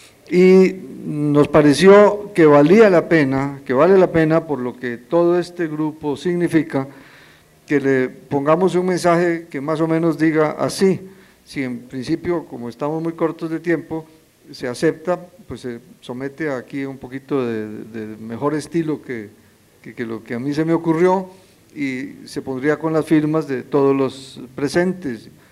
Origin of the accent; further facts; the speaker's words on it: Costa Rica; nos felicitamos como costarricenses